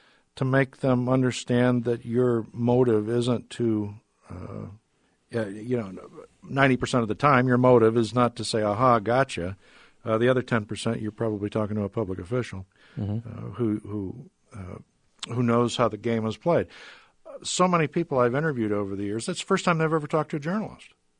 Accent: Oakville, Iowa, United States; In 2008, my hometown flooded. The levee west of the town of Oakville broke, and the next day I was on a an airplane with a registered photographer, and we overflew the town, and I was and seeing the little town I grew up

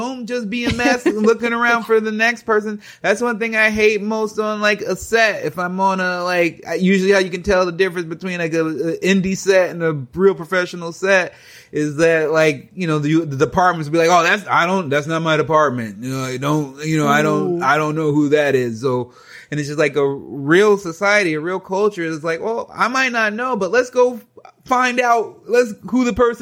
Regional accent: United States; I'm a grown adult, I'm an American.

